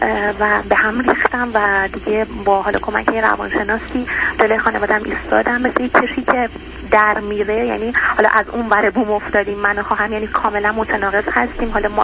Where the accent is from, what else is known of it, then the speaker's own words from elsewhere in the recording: Iran; من توی خانواده سنتی و مذهبی تو ایران بزرگ شدم و زندگی میکنم. خانواده ای که به شدت مذهبی هستن